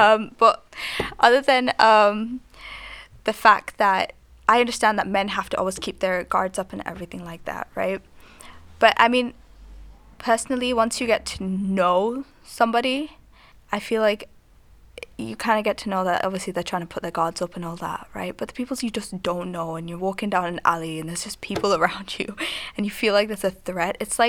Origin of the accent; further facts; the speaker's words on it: Pakistan; Now, obviously, I'm talking as a Pakistani culture does not believe in that.